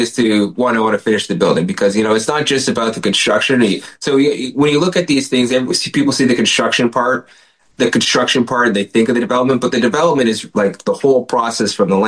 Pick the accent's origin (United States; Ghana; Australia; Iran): Ghana; So we're from Ghana in West Africa.